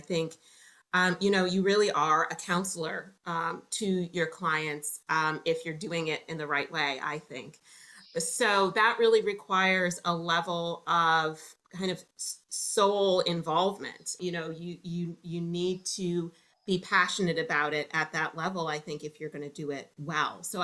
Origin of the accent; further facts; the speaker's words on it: Connecticut, United States; now in Texas, United States; So I'm originally from Connecticut, although I now live and work in Texas.